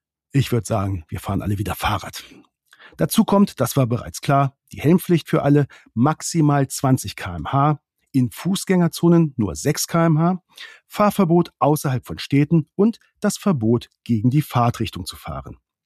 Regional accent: Grado, Friuli-Venezia Giulia, Italy; In meiner Heimat Grado ist die E-Roller-Nummer im letzten Sommer komplett schiefgegangen.

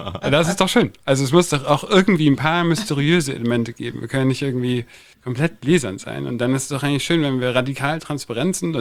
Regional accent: Hamburg, Germany; also born or lived in Berlin; Ich bin in Berlin geboren und war bis 5 in Berlin. Ich bin dann in Hamburg die Rest der Zeit

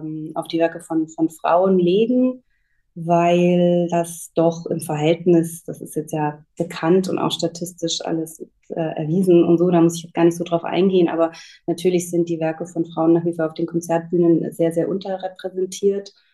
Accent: Augsburg, Bavaria, Germany; moved away as an adult; now in Berlin, Germany; Ich komme ursprünglich aus Augsburg, bin da geboren und aufgewachsen und habe dann an verschiedenen Musikhochschulen studiert, also über Nürnberg, Leipzig, Venedig und am Ende dann Berlin, wo ich dann auch geblieben bin und jetzt schon seit mehreren Jahren lebe.

